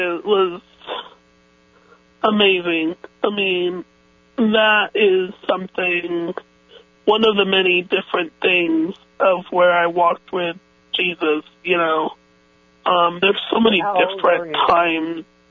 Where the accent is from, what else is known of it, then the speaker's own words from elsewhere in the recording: Cuba; moved away; When we came from Cuba, you know, I had this feeling, you know, like someone's telling me something.